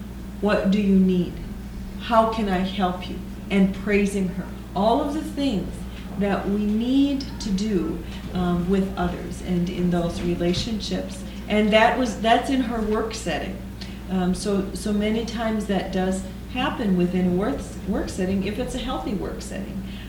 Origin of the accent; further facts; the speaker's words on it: Mankato, Minnesota, United States; who is a teacher in my hometown of Mankato, Minnesota.